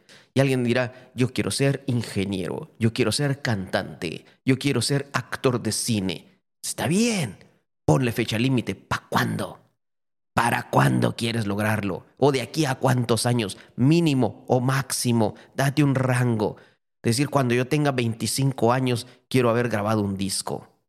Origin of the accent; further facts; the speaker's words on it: Guatemala; now in Taiwan; Yo recuerdo cuando saqué el pasaporte en Guatemala, antes de venir a Taiwán, me lo dieron el mismo día